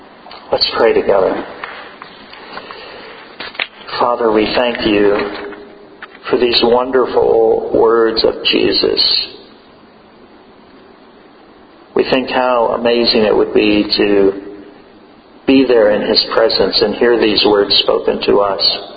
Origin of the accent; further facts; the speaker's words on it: San Diego, California, United States; Palestine, Israel, is very much like where I grew up in San Diego and Southern California.